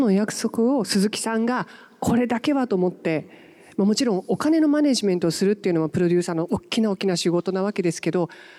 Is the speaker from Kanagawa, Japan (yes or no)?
yes; Yokohama, Kanagawa, Japan; 私は出身が横浜で今も横浜なんですけれど